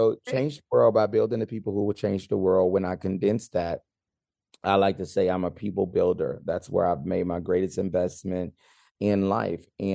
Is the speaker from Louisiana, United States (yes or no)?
yes; Louisiana, United States; because I'm from Louisiana and we love our spice.